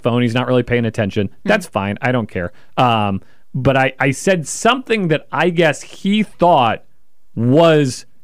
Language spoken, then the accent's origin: English; Kansas, United States; I grew up in Kansas. I grew up down the street from a grass farm.